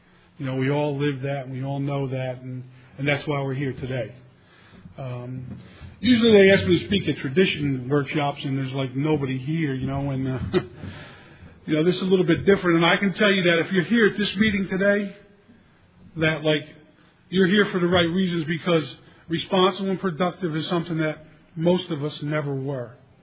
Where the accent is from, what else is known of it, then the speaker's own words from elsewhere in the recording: Newark, New Jersey, United States; now in Florida, United States; It says I'm from Florida, but originally I'm from Newark, New Jersey. Now, there's a little bit of a difference there, but it's okay. I got clean up in the Northeast, and that's my roots